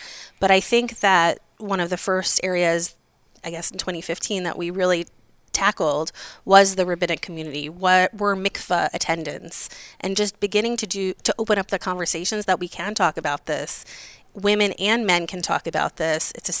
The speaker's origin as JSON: {"language": "English", "country": "United States", "lives_now": "Israel", "said": "I remember I wanted a private hospital and I'm an American. being in Israel."}